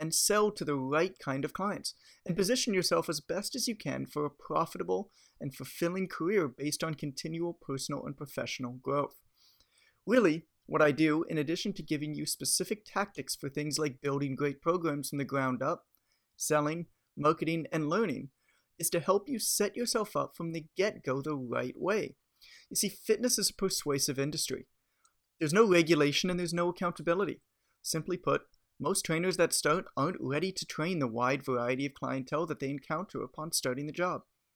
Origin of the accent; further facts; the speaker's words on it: Toronto, Ontario, Canada; I'm back in my hometown of Toronto enjoying the warm weather